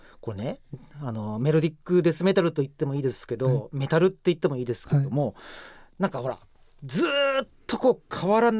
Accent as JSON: {"language": "Japanese", "region": "Saga", "country": "Japan", "said": "私佐賀県出身なんで大体わかります"}